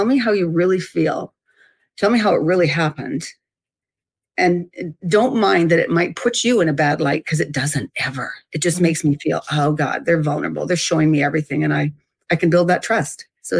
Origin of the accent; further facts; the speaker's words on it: Canada; I know you know that I'm Canadian.